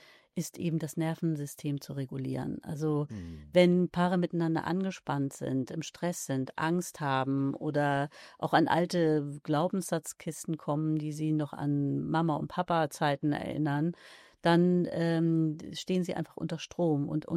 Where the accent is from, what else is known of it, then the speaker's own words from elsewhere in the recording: Northern Germany, Germany; Was mir als Norddeutsche hier und da auch mal ganz sehr entgegenkommt